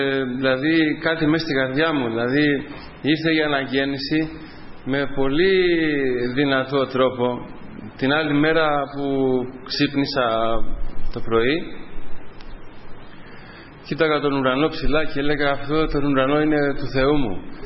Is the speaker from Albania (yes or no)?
yes; Albania; Greek is a second language; now in Greece; Είμαι από Αλβανία.